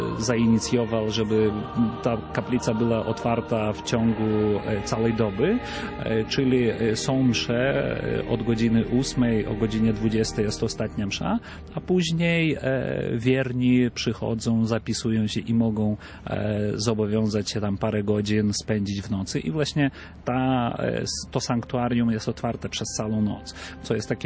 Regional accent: Eišiškės, Vilnius County, Lithuania; Pochodzę z malutkiego miasteczka Ejszyszki, 70 km od Wilna

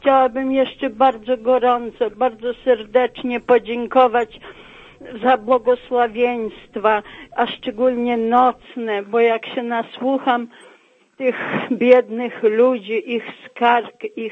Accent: Laskowice, Lower Silesian Voivodeship, Poland; Jestem z Laskowic koło Wrocławia.

